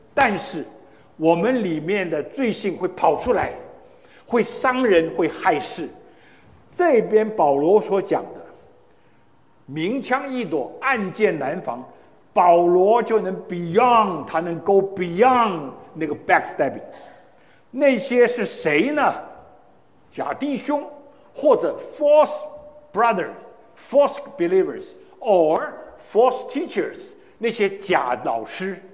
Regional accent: Ningbo, Zhejiang, China; 那对不起啊，我的老家也跟这个，那叫什么浙江啊宁波人一样啊。

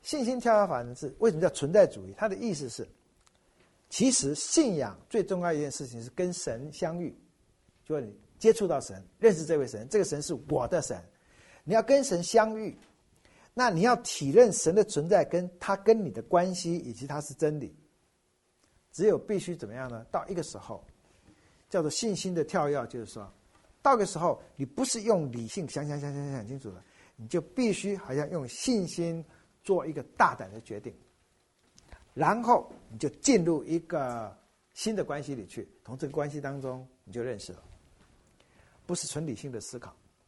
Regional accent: Taiwan; accent: Taiwanese Hokkien; 那我们闽南话、台湾话有一句话哈

